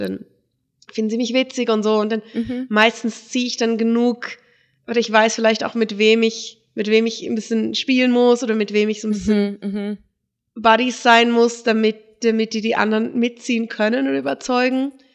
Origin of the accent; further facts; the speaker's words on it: Germany; Ich bin Deutsche, ich darf das nicht.